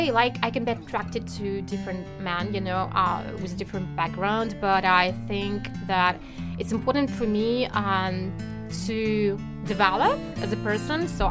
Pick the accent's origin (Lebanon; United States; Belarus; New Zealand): Belarus; Yeah, subconsciously, yes. I'm from Belarus.